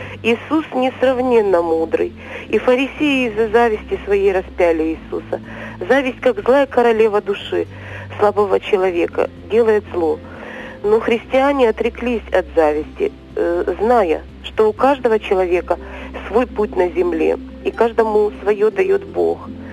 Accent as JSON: {"language": "Ukrainian", "region": "Kyiv", "country": "Ukraine", "said": "Да, я з Києва."}